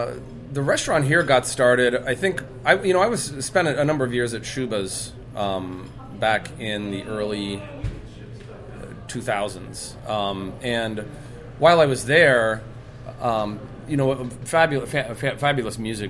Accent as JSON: {"language": "English", "region": "Indiana", "country": "United States", "tie": "born or raised there", "said": "It's certainly very similar to the food I grew up with in Southern Indiana."}